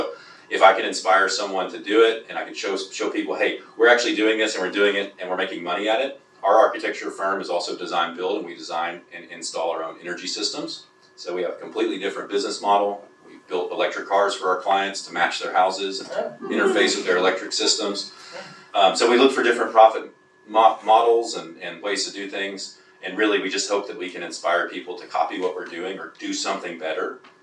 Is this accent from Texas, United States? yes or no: yes; Texas, United States; So I grew up in East Texas in an oil field.